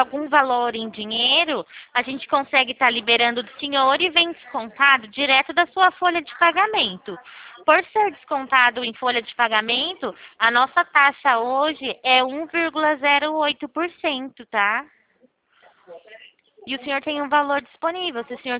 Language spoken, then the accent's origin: Portuguese; Araras, São Paulo, Brazil; Eu sou daqui de Araras.